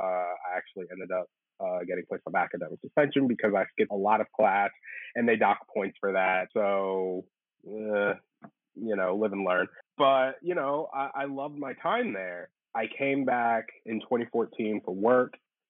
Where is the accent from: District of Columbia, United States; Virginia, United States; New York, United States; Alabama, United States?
Virginia, United States; Alexandria; now in Lynchburg, United States; I am in Lynchburg, Virginia, raised in Alexandria, Virginia.